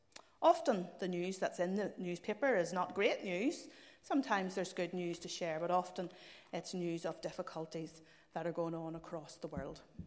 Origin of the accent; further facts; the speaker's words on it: Belfast, Northern Ireland, United Kingdom; accent: Belfast; Born and bred in Belfast, couldn't understand the Belfast accent.